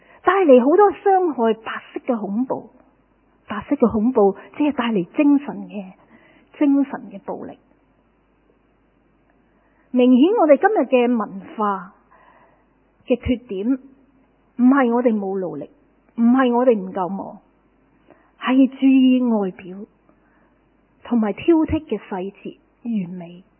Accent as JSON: {"language": "Chinese", "country": "Hong Kong", "said": "我香港人没有人不忙的"}